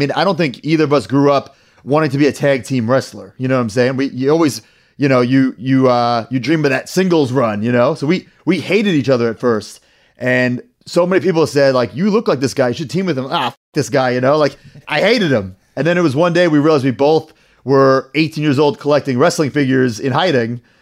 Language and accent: English; Merrick, New York, United States; Merrick, where Brian lives now. He wanted to copy me, so he moved to my old hometown.